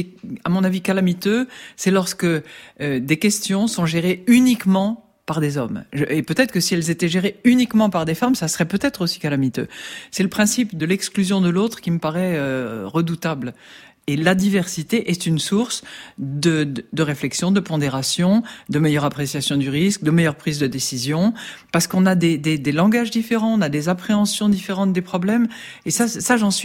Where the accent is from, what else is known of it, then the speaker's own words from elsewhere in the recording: Paris, Île-de-France, France; je suis une vraie Parisienne. Hein. Je suis née à Paris, j'ai fait une partie de mes études à Paris, j'ai travaillé à Paris de longues années.